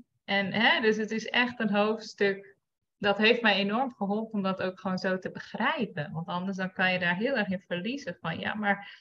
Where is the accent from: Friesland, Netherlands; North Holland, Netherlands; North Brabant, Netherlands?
Friesland, Netherlands; moved away as an adult; Ik ben opgegroeid in Friesland. Ben op mijn 18e al gaan reizen naar Amerika.